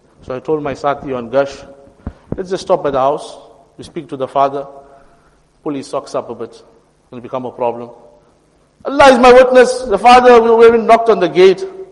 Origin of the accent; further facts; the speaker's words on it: Phoenix, KwaZulu-Natal, South Africa; And brothers, make maaf, I come from Phoenix.